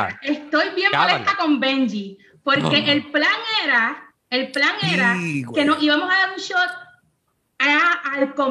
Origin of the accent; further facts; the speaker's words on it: Puerto Rico; quería ir para Miami como buen puertorriqueño, es como que de Puerto Rico a Florida